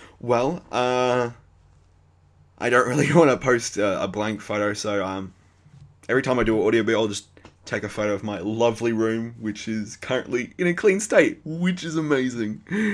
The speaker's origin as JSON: {"language": "English", "country": "Australia", "said": "It's 'cause I'm Australian."}